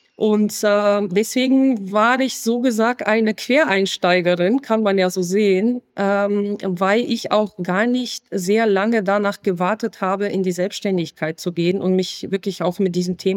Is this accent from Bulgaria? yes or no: yes; Bulgaria; German is a second language; now in Germany; Ich bin gebürtige Bulgarin und komme aus dem nördlichen Teil des Schwarzen Meeres. Deswegen hatte ich so viele Probleme, mit dem norddeutschen Wetter klarzukommen.